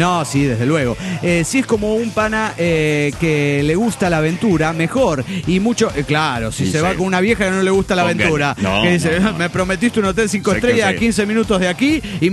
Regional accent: Colombia; now in Costa Rica; Hace algunos años llegué a vivir a Costa Rica, ya que soy colombiano.

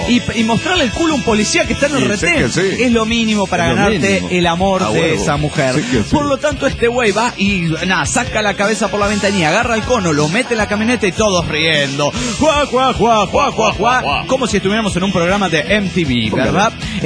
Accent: Rosario de Lerma, Salta, Argentina; soy de Rosario de Lerma, Salta, Argentina.

